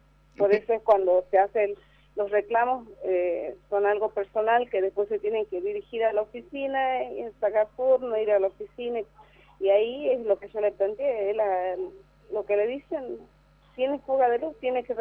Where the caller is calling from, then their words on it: San Pedro de Jujuy, Jujuy, Argentina; Somos vecinos de San Pedro de Jujuy, acompañados por organizaciones sociales.